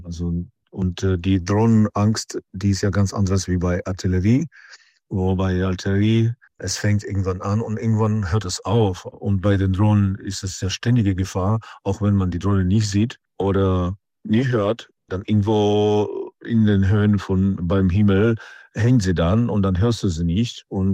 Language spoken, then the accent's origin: German; Kherson, Kherson Oblast, Ukraine; German is a second language; Tja, in Cherson habe ich mein Haus, in Cherson habe ich meinen Job, ist meine Heimatstadt.